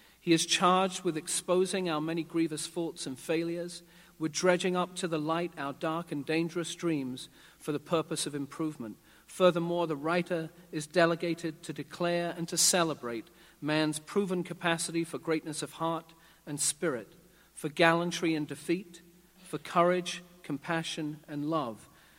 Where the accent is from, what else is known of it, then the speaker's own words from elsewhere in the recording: London, United Kingdom; now in Oklahoma, United States; Now, as you may have guessed, I'm not originally from Oklahoma, though I am from the Southwest, Southwest London. And this is just my second year here